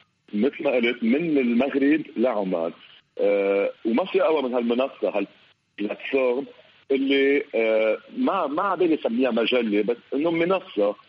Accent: Lebanon; كلنا مفكرين وأنا لبناني وبفتخر فيهم كلهم

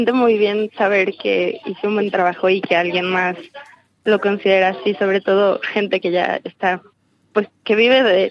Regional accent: Mexico City, Mexico; yo soy de la Ciudad de México, es una ciudad bastante contaminada y no tenemos muchas áreas naturales.

